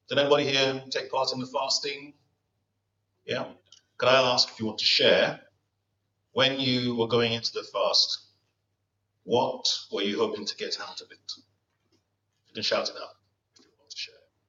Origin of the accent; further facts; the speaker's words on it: Nigeria; As a Nigerian, I understand exactly what that means.